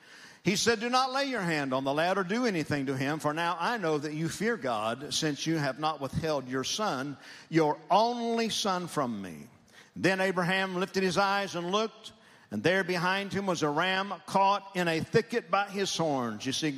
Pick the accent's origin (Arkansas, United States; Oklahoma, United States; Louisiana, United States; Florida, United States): Oklahoma, United States; I enjoyed it, but I'm from Oklahoma.